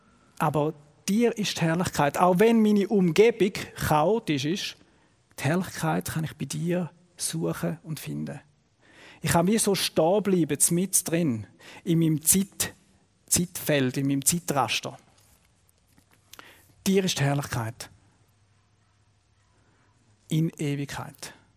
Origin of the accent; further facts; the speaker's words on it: Switzerland; Und bei uns in der Schweiz, das ist noch ziemlich aufgeräumt.